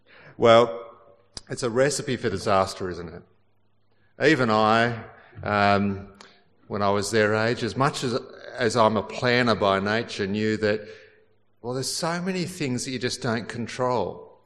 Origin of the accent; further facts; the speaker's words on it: Australia; And friends, that's really what being an Australian is all about.